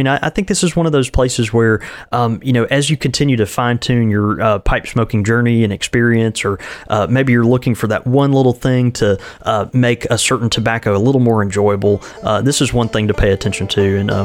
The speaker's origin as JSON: {"language": "English", "town": "Grand Rapids", "region": "Michigan", "country": "United States", "tie": "born or raised there", "said": "the brick and mortar community that I support here in my hometown of Grand Rapids."}